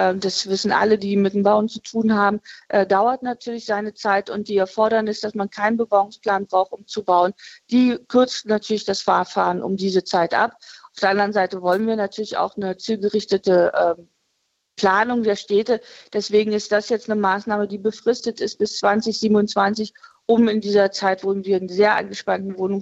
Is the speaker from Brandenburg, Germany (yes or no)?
yes; Brandenburg, Germany; Aber mir als Brandenburgerin ist auch ganz wichtig